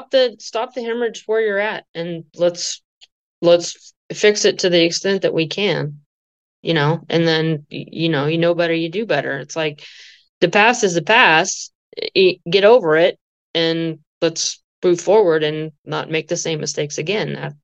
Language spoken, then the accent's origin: English; Texas, United States; Where I'm from there. I'm from Texas.